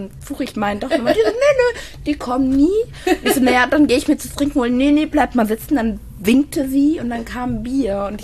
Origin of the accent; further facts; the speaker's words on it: Fulda, Hesse, Germany; also born or lived in Mainz; Achso, ich stamme aus Fulda. Und habe da vorher in Mainz studiert und gelebt